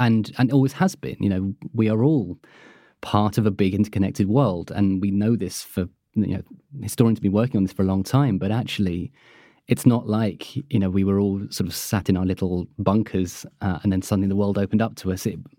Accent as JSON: {"language": "English", "country": "United Kingdom", "said": "And of course, being British, we're quite coy about toilets."}